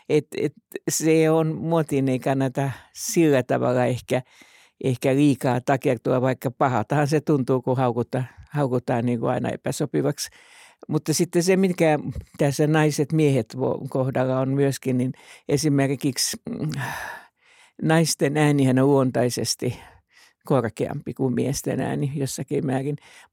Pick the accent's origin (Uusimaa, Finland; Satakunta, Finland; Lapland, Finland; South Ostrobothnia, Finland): Uusimaa, Finland; Helsinki; No mä syntyisin ja kotoisin Helsingin Kalliosta tästä teidän studion ihan läheltä. Vanhempani asuivat tuossa Hämeentiellä juuri ihan näillä kohtavilla.